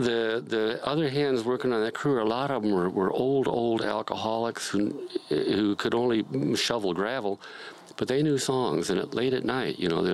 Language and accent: English; Cleveland, Ohio, United States; born there; I was born in Cleveland, Ohio, in 1935.